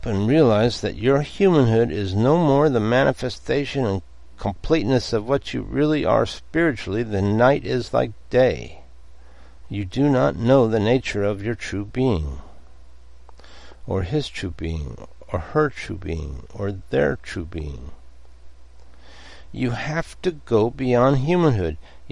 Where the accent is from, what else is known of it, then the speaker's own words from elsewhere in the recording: Los Angeles, California, United States; I've been a baseball fan somewhat since I grew up in Los Angeles, and I like the Dodgers.